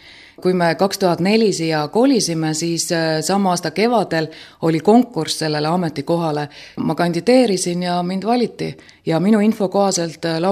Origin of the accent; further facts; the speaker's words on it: Tallinn, Harju County, Estonia; now in Hiiumaa, Estonia; ma ei ole Hiiumaa inimene, ma olen pärit Tallinnast, aga ma olen abielus hiidlasega ja juba üsna pika aega. Nii et Hiiumaale sattusin ma umbes 7 aastat tagasi, ehk siis täpsemalt öeldes 2004. aasta suvel, kui me perega Tallinnast Hiiumaale kolisime.